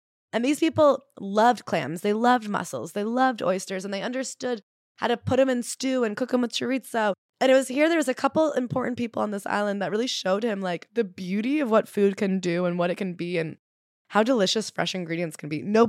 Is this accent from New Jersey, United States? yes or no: yes; New Jersey, United States; I think because I'm from Jersey, which gets shit on, but it is in fact the Garden State.